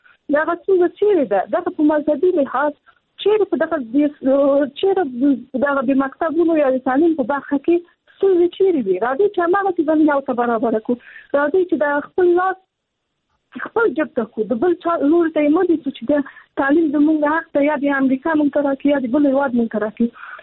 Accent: Afghanistan; زه خپله په افغانستان کې پیدا شوی، په افغانستان کې لویه سوم،

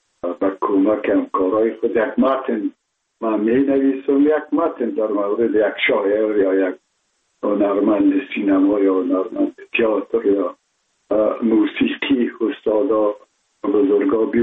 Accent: Kabul, Afghanistan; من متولد شهر کابل هستم، هستم تاجک و از شهر کونی کابل که از پدر از کابل هستم.

